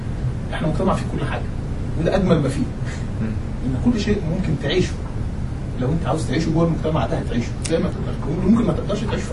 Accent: Egypt; أحيانا كده باعتباري مصري بحاول أفهم المجتمع المصري

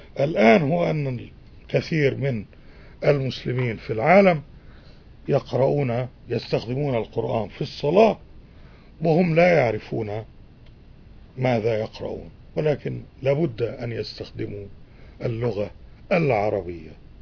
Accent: Egypt; طبعا هم تصوروا أنني كمصري أصيل وعريق وكريم ونبيل سأقوم بهذا العمل بالمجان

